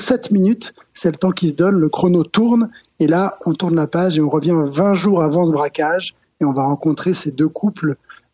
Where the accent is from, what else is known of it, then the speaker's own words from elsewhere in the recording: Geneva, Switzerland; c'est un livre qui se passe chez moi à Genève, en Suisse.